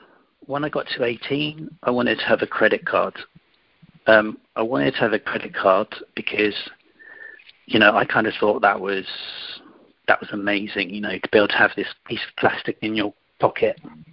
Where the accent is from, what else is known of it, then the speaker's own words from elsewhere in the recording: London, United Kingdom; also born or lived in Paris; I'm English. I live in London, and you know, I was born and educated here. I did live in France for a while. I lived in Paris, where I studied, and I lived for a little while.